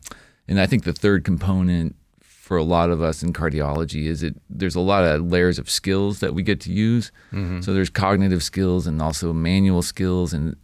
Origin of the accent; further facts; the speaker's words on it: New England, United States; the short story is I grew up in New England.